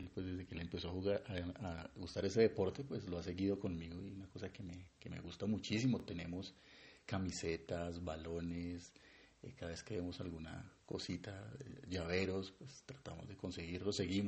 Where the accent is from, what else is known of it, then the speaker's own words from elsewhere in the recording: Bogotá, Colombia; Los dos somos de acá de Bogotá